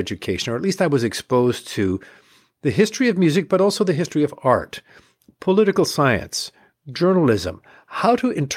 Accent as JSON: {"language": "English", "town": "Ann Arbor", "region": "Michigan", "country": "United States", "tie": "born or raised there", "said": "I have loved classical music since I was a kid growing up in Ann Arbor, Michigan."}